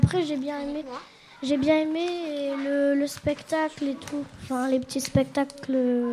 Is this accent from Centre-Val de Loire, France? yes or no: no; Saint-Estève, Occitanie, France; De Saint-Estève.